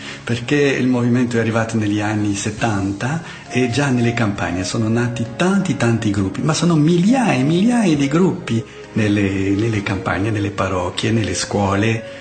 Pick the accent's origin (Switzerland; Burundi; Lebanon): Burundi; Italian is a second language; nel periodo della guerra civile, la civile del mio paese. E nel 93 frequentavo la scuola superiore e vivevo in casa con altri studenti quando è scoppiato proprio la guerra civile fra le due etnie